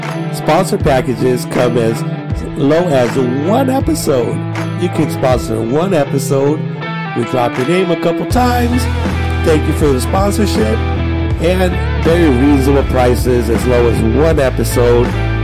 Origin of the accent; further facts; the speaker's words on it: National City, California, United States; I grew up in National City, fool.